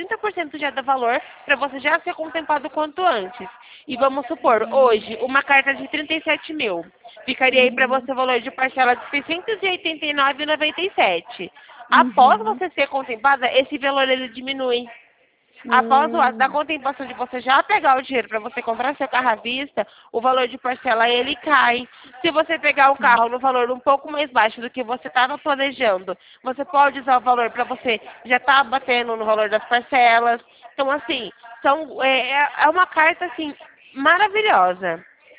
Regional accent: Sumaré, São Paulo, Brazil; Eu sou, na verdade, aqui de Sumaré, interior de São Paulo.

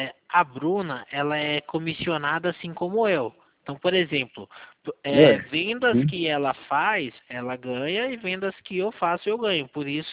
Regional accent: São Paulo, Brazil; Eu sou aqui de São Paulo

